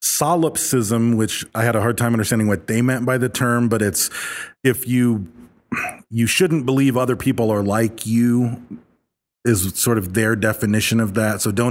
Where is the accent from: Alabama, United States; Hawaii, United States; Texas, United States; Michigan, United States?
Michigan, United States; We're both from Michigan.